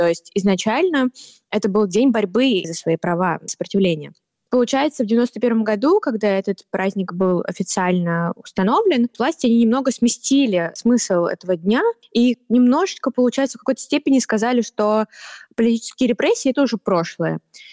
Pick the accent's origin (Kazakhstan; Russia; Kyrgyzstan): Russia; Siberia; потому что я не из Москвы. Я жила в очень маленьком городе в Сибири и поступила в 2015 году в университет.